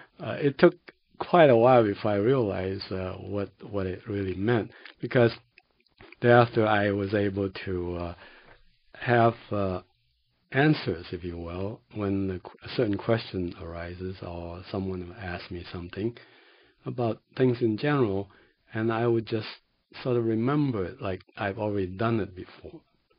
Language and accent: English; China; because I came from China, I knew there are a lot of legends and folklores